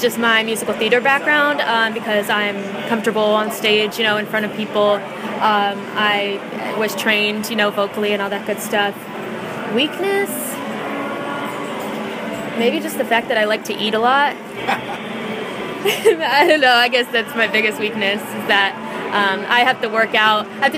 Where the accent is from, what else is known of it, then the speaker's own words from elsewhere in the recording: Connecticut, United States; So I grew up in Connecticut.